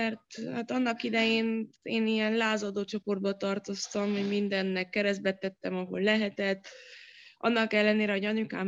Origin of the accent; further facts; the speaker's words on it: Miercurea Ciuc, Harghita, Romania; moved away as an adult; also born or lived in Târnăveni; now in Budapest, Hungary; Hát én Dicsőszentmártonban születtem, Vásárhely mellett, de Csíkszeredában voltam nagy rész gyerek, mert a szüleim oda költöztek nagyon kis koromba, úgyhogy ott jártam általános iskolát is, és gimnáziumot is. Aztán utána, gimnázium után kerültem Budapestre, és onnan majd Peruba.